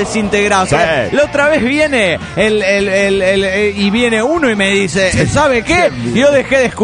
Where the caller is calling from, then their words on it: Morelia, Michoacán, Mexico; de Morelia, Michoacán, México